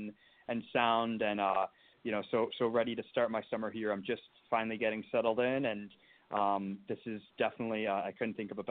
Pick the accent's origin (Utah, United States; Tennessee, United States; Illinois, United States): Illinois, United States; I was born in the city, but I grew up mostly in the suburbs, in the south suburbs of Chicago.